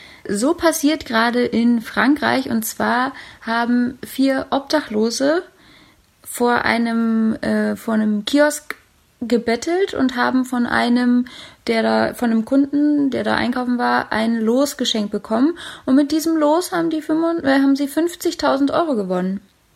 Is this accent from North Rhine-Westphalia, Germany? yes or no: no; Berlin, Germany; aus meiner Heimatstadt, meine Mutterstadt Berlin.